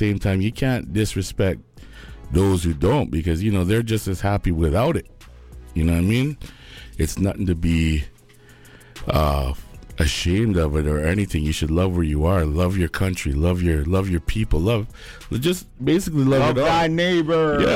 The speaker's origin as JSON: {"language": "English", "country": "Canada", "tie": "born there", "said": "I am Canadian because I was born on Canadian soil. So my land of my nationality is Canadian. I'm not from England."}